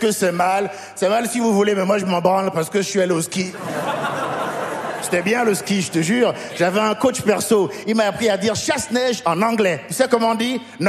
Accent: Benin; J'ai grandi au Bénin, un petit pays d'Afrique de l'Ouest

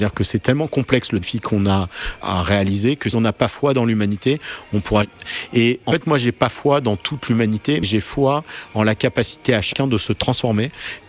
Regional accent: Nice, Provence-Alpes-Côte d'Azur, France; Moi, je suis niçois comme Yves Klein

